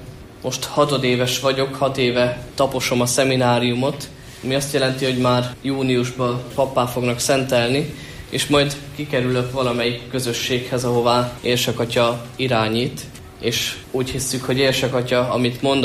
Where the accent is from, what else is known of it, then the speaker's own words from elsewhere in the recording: Gyöngyöspata, Heves, Hungary; Gyöngyöspataról származom. Általános iskolámat részben ott helyben, részben pedig itt Gyöngyösen az egyes iskolában végeztem. Majd pedig elkerültem Esztergomba